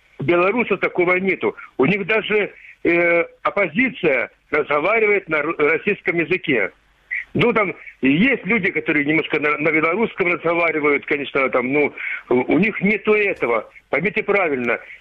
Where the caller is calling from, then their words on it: Kramatorsk, Donetsk Oblast, Ukraine; Краматорск.